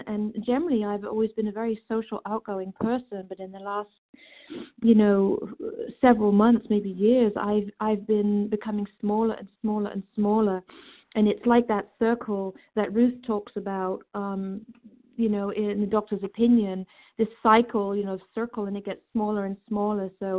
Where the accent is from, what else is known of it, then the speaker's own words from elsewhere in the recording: New Hampshire, United States; from New Hampshire in recovery.